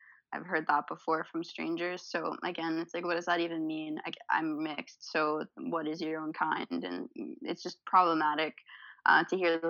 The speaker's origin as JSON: {"language": "English", "town": "Vaughan", "region": "Ontario", "country": "Canada", "said": "I'm originally from Vaughan, which is close to Toronto."}